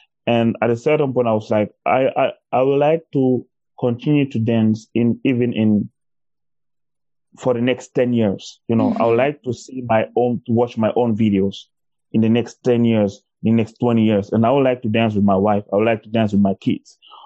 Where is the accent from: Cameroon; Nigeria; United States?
Cameroon; now in Germany; I'm from Cameroon, yeah.